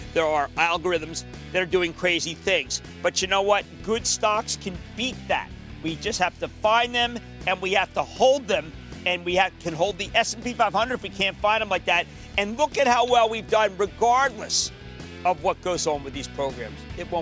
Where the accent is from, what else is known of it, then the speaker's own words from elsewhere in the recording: Philadelphia, Pennsylvania, United States; I'm a Philadelphian.